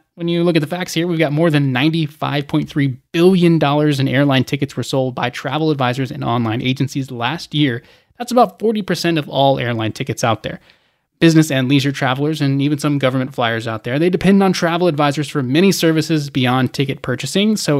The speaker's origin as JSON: {"language": "English", "town": "Atlanta", "region": "Georgia", "country": "United States", "tie": "born or raised there", "said": "I'm biased here from my hometown of Atlanta"}